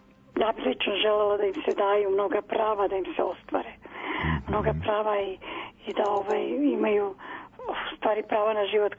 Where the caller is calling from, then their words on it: Borča, Belgrade, Serbia; Ja sam iz Borče.